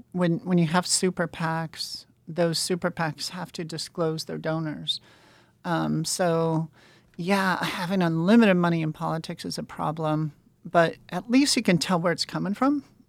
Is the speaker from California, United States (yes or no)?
no; Montana, United States; my home state of Montana had a case that was going to the U.S. Supreme Court